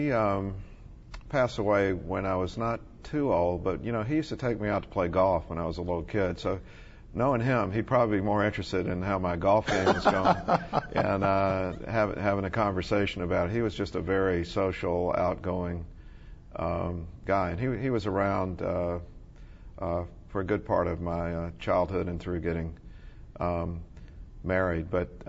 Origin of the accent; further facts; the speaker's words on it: Anderson, South Carolina, United States; born there; now in Charleston, United States; So I was born in Anderson, South Carolina, because there wasn't a hospital in Clemson where my dad was on the faculty at Clemson in the architecture school.